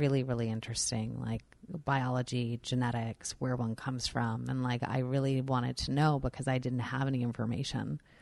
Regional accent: New York, United States; And I'm like, I'm a New Yorker. And as open as I am, I'm skeptical.

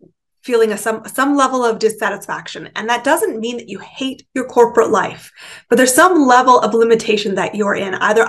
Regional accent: Canada; born there; I am Canadian born. I have lived in 5 countries, 30 cities, some of them more than once.

